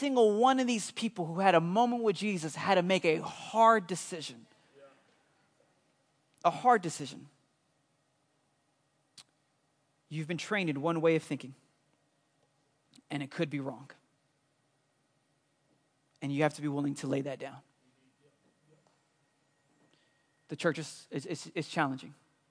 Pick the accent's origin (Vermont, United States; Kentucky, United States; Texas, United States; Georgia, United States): Texas, United States; Houston; Because I'm from Houston. So I was a believer and abortions were okay. That's how I grew up